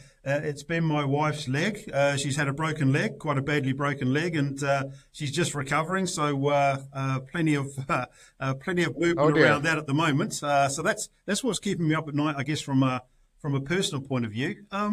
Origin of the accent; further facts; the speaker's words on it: New Zealand; I'm from New Zealand originally